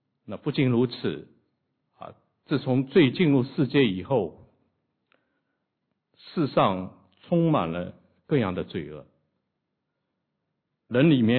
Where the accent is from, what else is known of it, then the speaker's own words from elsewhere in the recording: China; born there; 我是在新中国出生。